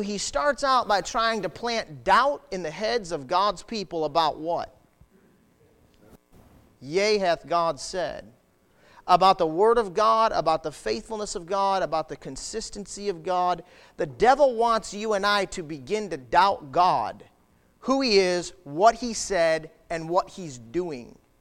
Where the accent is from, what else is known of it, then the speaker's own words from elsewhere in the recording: Michigan, United States; We're from Michigan.